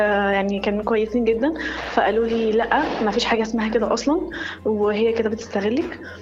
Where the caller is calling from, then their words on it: Cairo, Cairo Governorate, Egypt; also born or lived in Saudi Arabia; من القاهرة.